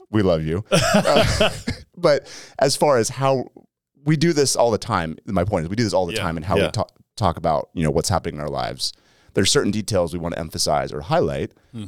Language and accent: English; Lynden, Washington, United States; And it's because my hometown, Linden, no one knows where that is.